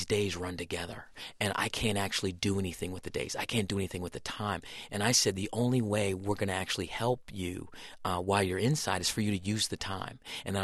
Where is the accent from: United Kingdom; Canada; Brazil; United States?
United States; Iowa; born there; I was born in Iowa, and my grandfather had a farm in Iowa, and it was in Fort Madison, Iowa, where there was a prison.